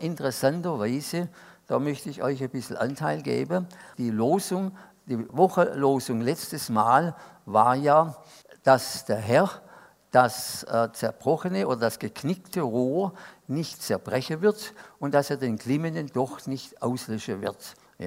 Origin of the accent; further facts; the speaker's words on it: Stuttgart, Baden-Württemberg, Germany; Also Stuttgart ist ja meine Heimatstadt